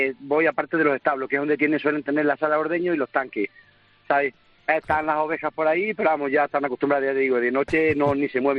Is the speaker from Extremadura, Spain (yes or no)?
yes; Castuera, Extremadura, Spain; yo soy de Castuera, que es un pueblo de Extremadura, ahora mismo me encuentro cerquita de Castuera